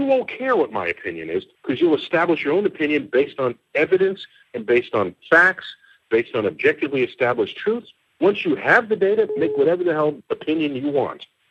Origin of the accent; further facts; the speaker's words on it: United States; maybe some of that's just being American because we kind of like doing that.